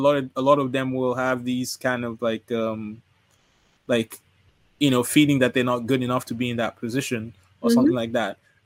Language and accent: English; Nigeria; in my country, I'm from Nigeria.